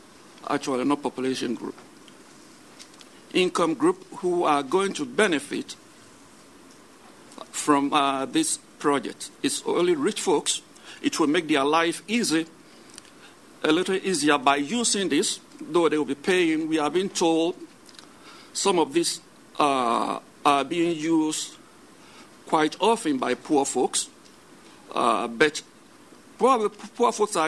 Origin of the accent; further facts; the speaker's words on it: Boston, Massachusetts, United States; I grew up in the Boston, New England area